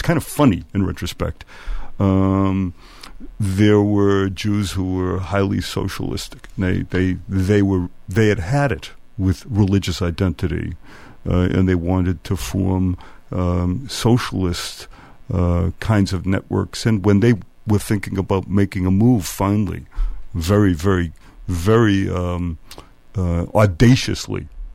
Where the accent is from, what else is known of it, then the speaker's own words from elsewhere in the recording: United States; I grew up in America, a typical Jew in the middle of the 20th century